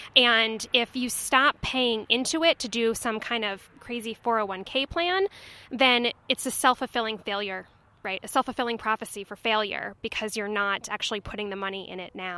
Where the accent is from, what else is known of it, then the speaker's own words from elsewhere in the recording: Rhode Island, United States; moved away as an adult; also born or lived in Washington, D.C.; now in Iowa, United States; Well, I'm originally from Rhode Island, lived in D.C. for 5 years after college, and moved to Iowa in 2003 with my husband